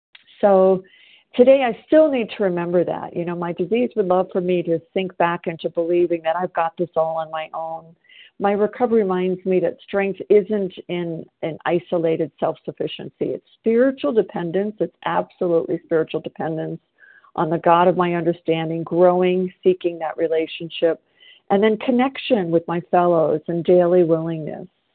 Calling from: South Carolina, United States

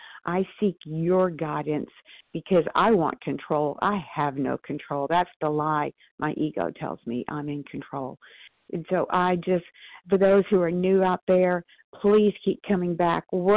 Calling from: Athens, Georgia, United States; I'm outside Atlanta, Georgia, in Athens, Georgia.

